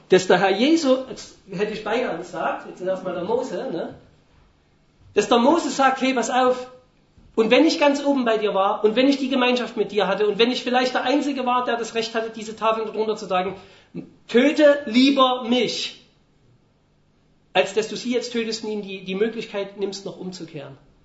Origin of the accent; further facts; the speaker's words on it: Germany; ich bin in der DDR aufgewachsen